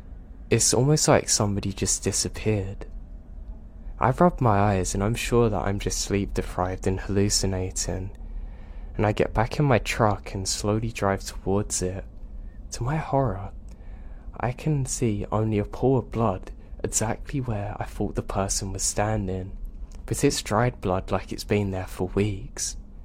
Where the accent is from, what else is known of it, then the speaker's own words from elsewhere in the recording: the South, United States; I grew up in the South. There's tons and tons of beautiful places to see that haven't been taken over by concrete yet.